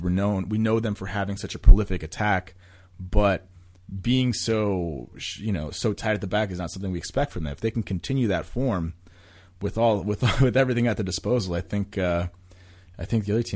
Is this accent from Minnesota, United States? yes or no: no; Los Angeles, California, United States; being an American, being from Los Angeles, I know about front runner fans.